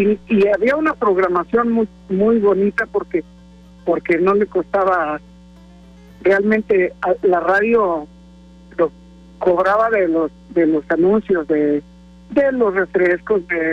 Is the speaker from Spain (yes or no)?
no; San Simón de Guerrero, State of Mexico, Mexico; also born or lived in Pátzcuaro, Mexico; yo nací en el Estado de México y mi madre me llevó a Naucalpan de Juárez, México, también, pero yo vivía al sur del Estado de México, se llama San Simón de Guerrero, pueblo, y de ahí emigramos a Michoacán, a Pátzcuaro, Michoacán